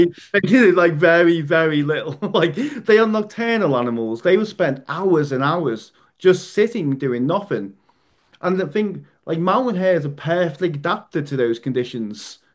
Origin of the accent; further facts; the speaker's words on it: Liverpool, North West England, United Kingdom; I grew up in Liverpool